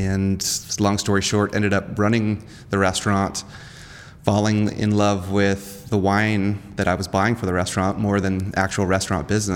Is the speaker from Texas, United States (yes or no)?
yes; Houston, Texas, United States; also born or lived in New York; Well, I was born in New York, but I grew up in Houston, Texas